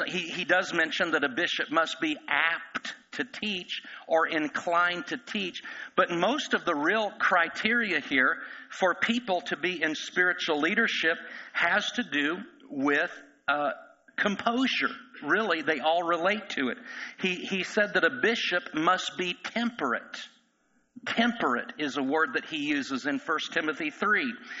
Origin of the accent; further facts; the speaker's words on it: Indiana, United States; I grew up in Indiana. So to me, it's Jesus, the Apostle Paul, and Larry Bird. Right? That's how things work when you're from Indiana.